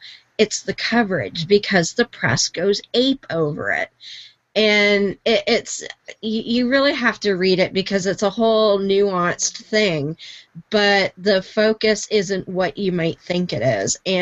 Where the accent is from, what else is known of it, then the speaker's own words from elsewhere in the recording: Canada; I mean, even as a Canadian, because somebody said, well, why do you want to read that?